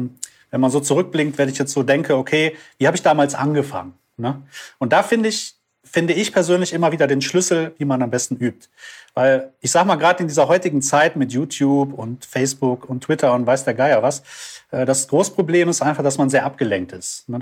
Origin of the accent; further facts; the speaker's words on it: Düsseldorf, North Rhine-Westphalia, Germany; genau. Und ich komme aus Düsseldorf und bin da Musiker